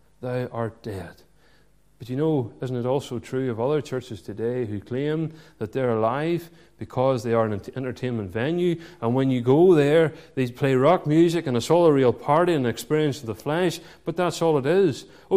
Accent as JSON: {"language": "English", "town": "Ballymena", "region": "Northern Ireland", "country": "United Kingdom", "tie": "born or raised there", "said": "I grew up in Ballymena, just outside Ballymena"}